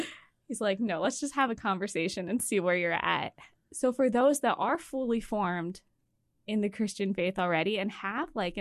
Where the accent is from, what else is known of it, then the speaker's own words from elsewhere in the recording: Dillsburg, Pennsylvania, United States; So ended up back here in Harrisburg. I grew up in Dillsburg, so not too far from here.